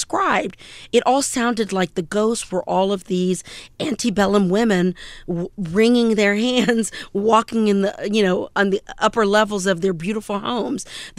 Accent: United States; that ambivalence that I feel as a human being and as an American.

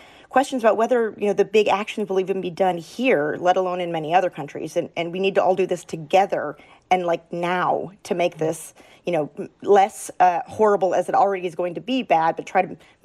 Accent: Texas, United States; You know, I'm from Texas.

